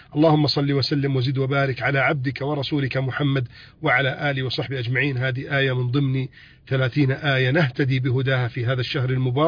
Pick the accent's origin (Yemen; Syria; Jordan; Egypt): Egypt